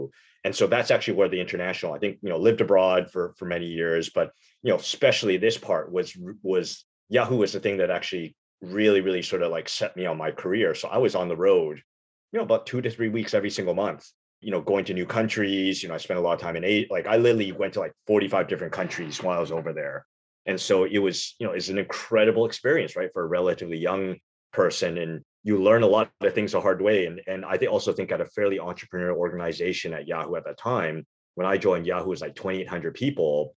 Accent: Canada; also born or lived in Taiwan / Europe; So, you know, immigrant kid, so I grew up in Canada and so was pretty international

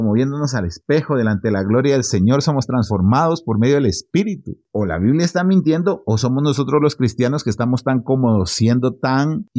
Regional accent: Guatemala; mira lo que somos los guatemaltecos. No queremos ser puntuales porque decimos, es la hora chapina.

